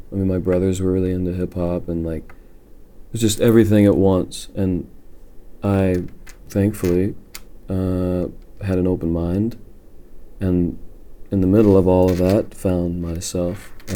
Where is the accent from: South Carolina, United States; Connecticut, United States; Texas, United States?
Texas, United States; I'm from Texas, so I say Bridget.